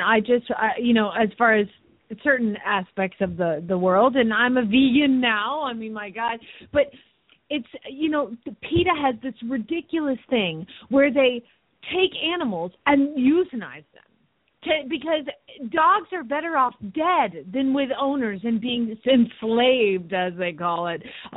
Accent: Georgia, United States; I could have sworn it'd be Georgia, my home state.

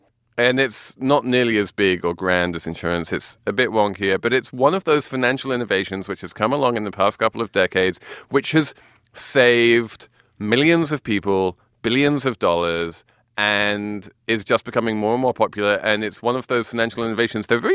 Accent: England, United Kingdom; I know nothing of Thanksgiving. I'm English, but we'll do whatever Americans...

